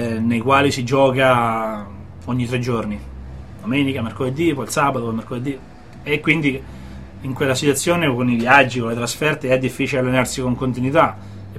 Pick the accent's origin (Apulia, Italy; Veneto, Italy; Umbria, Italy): Umbria, Italy; Terni; now in Perugia, Italy; Io sono di Terni, spero che questo non crei problemi